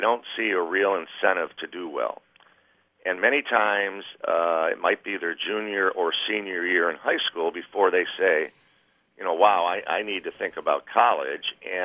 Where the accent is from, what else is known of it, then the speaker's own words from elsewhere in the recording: Detroit, Michigan, United States; I grew up in Detroit. I went to Central Michigan, so I'm very familiar with the area